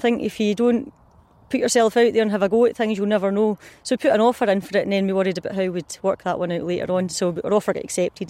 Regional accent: Paisley, Scotland, United Kingdom; No, I mean, I'm from Paisley, and I went to Auchincrew when I was 18 and never thought I'd have a farm.

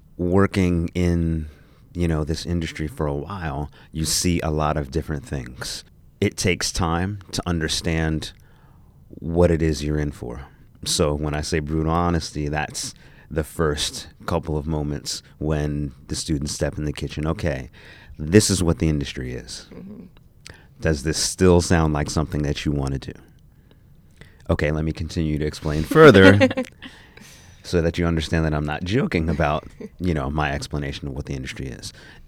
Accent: New Jersey, United States; My origin story, I grew up in New Jersey. I didn't have a huge cooking family.

